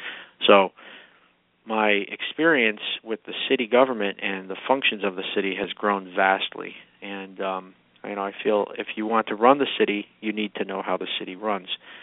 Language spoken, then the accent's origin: English; Troy, United States; And I'm from Troy. I grew up in South Troy, and went away to college.